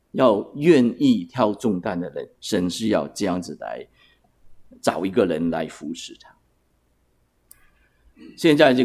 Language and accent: Chinese; China; 他们的快乐的指数比我们中国家庭的孩子多得多。